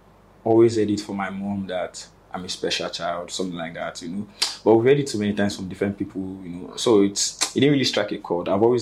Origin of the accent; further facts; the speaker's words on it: Abeokuta, Ogun, Nigeria; I'm from Abeokuta, Ogun State. I'm from a family of six.